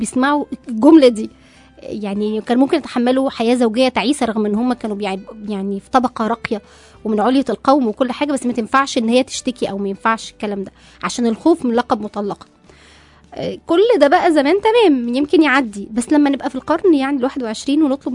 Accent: Egypt

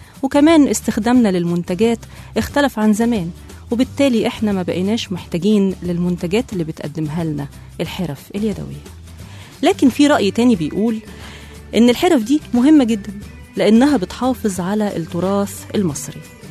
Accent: Egypt; والحقيقة بلدنا مصر دايما كانت مليانة بصناع محترفين وفنانين مبدعين في كل المجالات الحرفية عموما.

